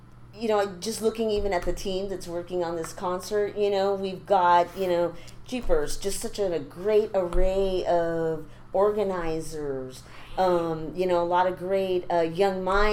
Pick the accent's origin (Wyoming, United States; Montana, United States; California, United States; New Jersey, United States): California, United States; Chula Vista; born and raised in Chula, lived my 53 years here.